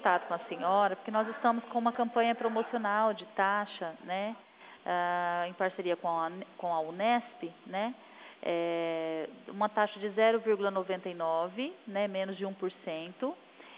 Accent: Presidente Prudente, São Paulo, Brazil; Nós somos aqui de Prudente, região de Presidente Prudente.

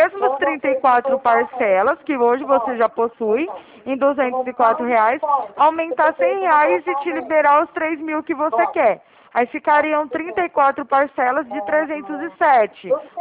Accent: Araraquara, São Paulo, Brazil; de Araraquara.

